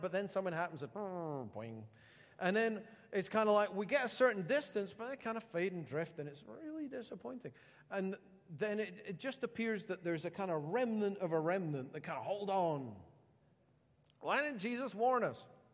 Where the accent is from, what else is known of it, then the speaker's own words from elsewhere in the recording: Edinburgh, Scotland, United Kingdom; So, when I was a kid … in the Edinburgh phone book, and I felt underrepresented.